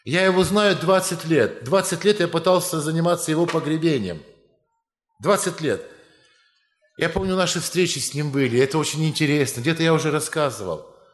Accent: Russia; братья и сестры, я вот я брат из России.

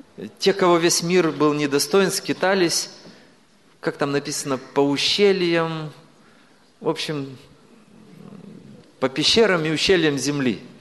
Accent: Chișinău, Moldova; я из Кишинева.

